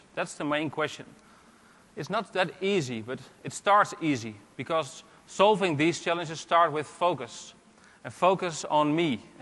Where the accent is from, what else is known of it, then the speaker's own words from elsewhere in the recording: Netherlands; Well, I'm from Holland. I'm proud to be Dutch.